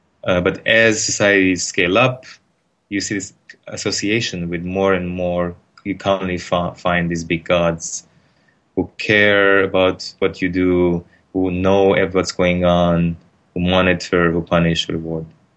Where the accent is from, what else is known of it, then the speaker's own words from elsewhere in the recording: Lebanon; Yeah, and I grew up in Lebanon, so I don't take it for granted